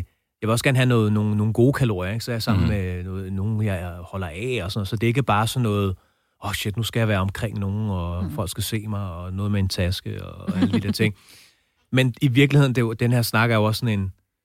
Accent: Brøndby Strand, Capital Region of Denmark, Denmark; jeg er vokset op ude i Brøndby Strand

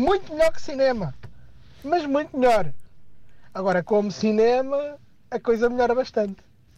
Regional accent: Ourém, Santarém, Portugal; sou de Ourém, Santarém, e tenho uma coisa para vos dizer.

